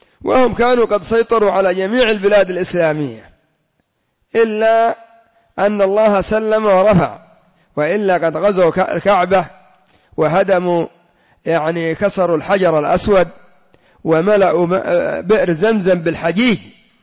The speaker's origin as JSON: {"language": "Arabic", "country": "Yemen", "said": "ومنهم عندنا في اليمن هذا المشهور علي الصليحي"}